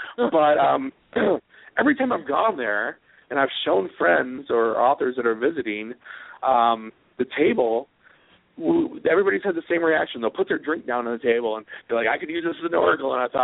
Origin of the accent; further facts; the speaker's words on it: Grand Blanc, Michigan, United States; also born or lived in Flint; No, I grew up in Flint, Michigan. Well, actually Grand Blanc, Michigan, right outside of Flint. But I was born in Flint, Michigan.